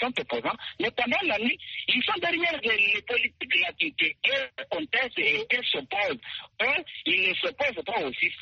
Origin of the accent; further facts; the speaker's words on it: Republic of the Congo; Je suis fier, puisque je suis africain, je suis congolais.